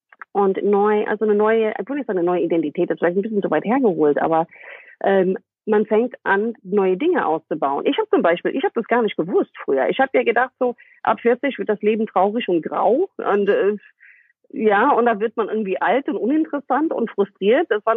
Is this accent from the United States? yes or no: yes; United States; German is a second language; now in Germany; Du weißt, ich bin Amerikanerin, ne?